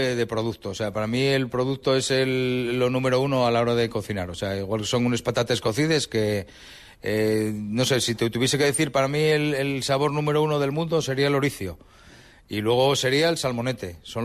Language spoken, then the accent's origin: Spanish; Asturias, Spain; yo soy un asturiano por los cuatro costados, pero con un alma, como siempre digo, andaluza